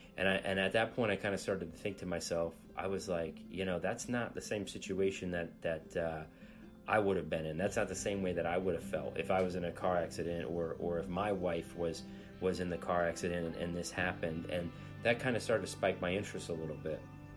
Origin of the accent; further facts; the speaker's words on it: Florida, United States; I was born and raised here in Florida, and I was raised Catholic.